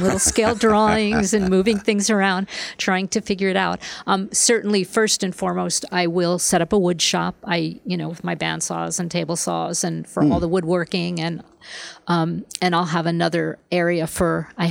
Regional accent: Bayonne, New Jersey, United States; No, I grew up in Bayonne, New Jersey

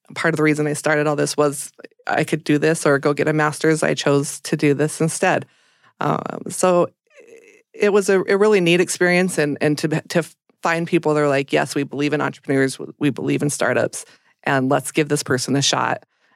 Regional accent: Green River, Wyoming, United States; I grew up in Green River, Wyoming, a small town. It's known for its Trona mines.

